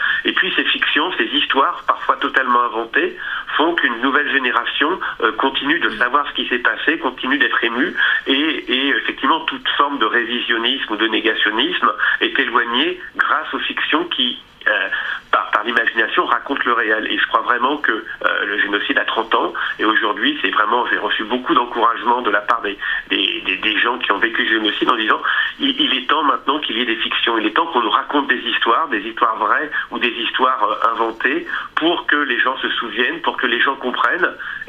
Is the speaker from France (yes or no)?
yes; France; et surtout en tant que Français